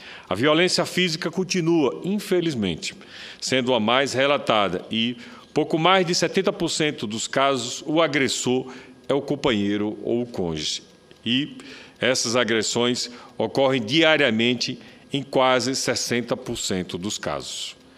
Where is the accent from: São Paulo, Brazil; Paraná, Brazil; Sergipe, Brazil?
Sergipe, Brazil; Itabaiana; born there; 1 em Itabaiana, cidade em que nasci